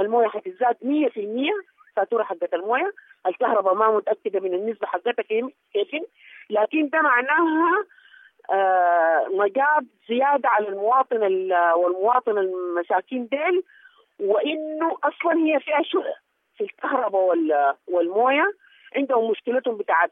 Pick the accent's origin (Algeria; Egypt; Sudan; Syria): Sudan; نحن السودانيين